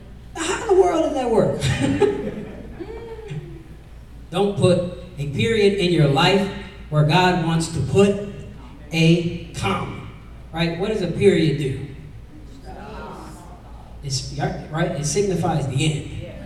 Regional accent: Japan; Maybe it's because I was raised in Japan.

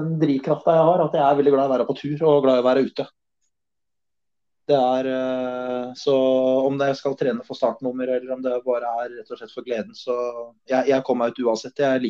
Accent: Oslo, Norway; Jeg er oppvokst i Oslo

